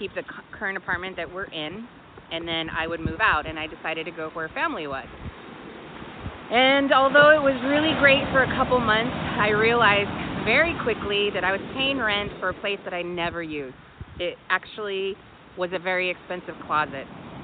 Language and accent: English; California, United States; also born or lived in San Luis Obispo County; I was born and raised in California on the Central Coast, in between, halfway exactly, between San Francisco and Los Angeles in San Luis Obispo County.